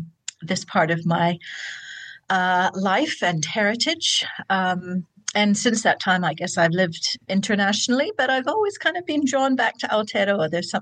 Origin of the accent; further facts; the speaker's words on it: Canada; also born or lived in New Zealand; now in Auckland, New Zealand; But I grew up in Canada as a migrant, so that's where my accent comes from.